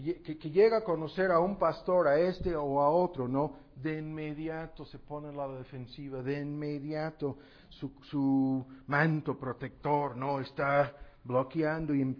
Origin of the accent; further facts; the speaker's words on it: United States; Spanish is a second language; Además hay muchos peligros aquí, yo soy gringo y me pueden hacer, quién sabe.